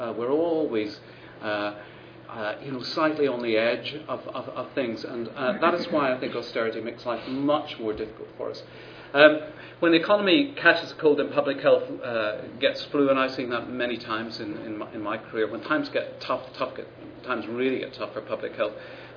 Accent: Ireland; now in England, United Kingdom; I don't really understand cricket either, because I'm from Ireland.

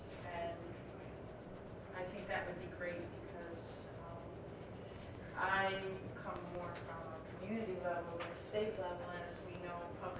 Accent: New York, United States; because I'm from New York State, and we have really stiff preemption there

